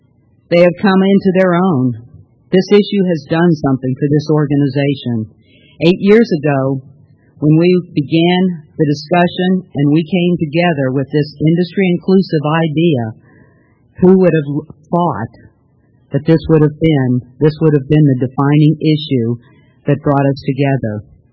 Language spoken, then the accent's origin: English; Manhattan, Kansas, United States; I'm a producer from Manhattan, Kansas.